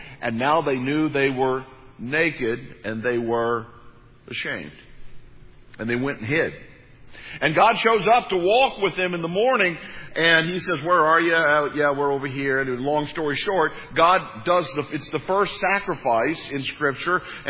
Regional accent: Missouri, United States; I'm from East Central Missouri, and some of you probably grew up

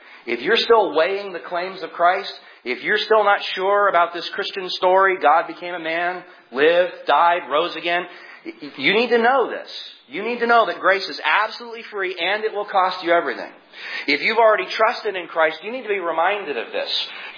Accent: United States; Now, I come from the United States, and for me, that word pilgrim has some pretty strong associations.

